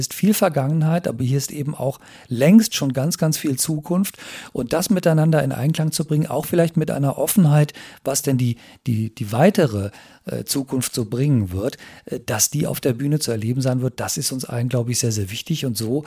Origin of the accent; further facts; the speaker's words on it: Potsdam, Brandenburg, Germany; Und dann war es ein wunderbarer winterlicher Spaziergang in meiner Heimatstadt Potsdam